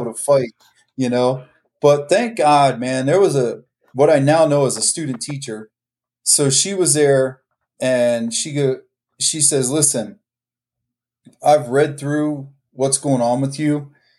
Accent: Maryland, United States; I was born and raised in Maryland, so the Eastern Shore of Maryland. So little tiny area of the country. I think our county maybe had 13,000 people.

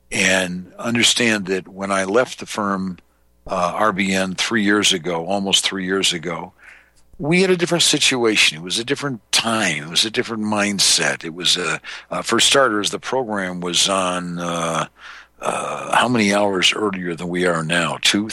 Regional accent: Wisconsin, United States; because I'm also from Wisconsin

